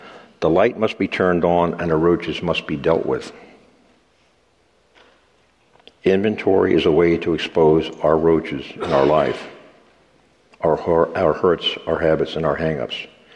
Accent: Miami, Florida, United States; I am from Miami, and down there they have a roach problem.

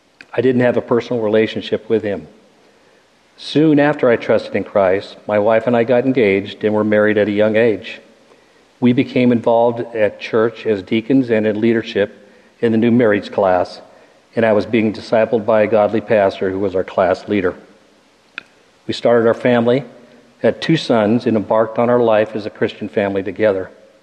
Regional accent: Long Beach, California, United States; moved away as an adult; Okay, I was born in Long Beach, California, was raised there and spent the majority of my life in that area until the last 9 years.

